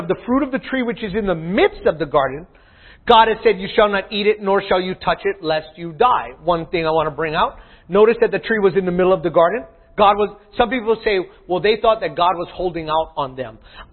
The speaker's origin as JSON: {"language": "English", "region": "Hawaii", "country": "United States", "said": "I don't know if it knew I was from Hawaii, but it put a pineapple in the bottom left corner."}